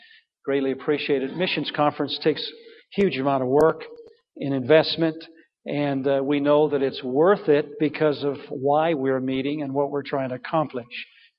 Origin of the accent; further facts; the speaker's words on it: Rochester, Michigan, United States; I told you last night that I was born and raised in Michigan. I was born in Rochester, Michigan.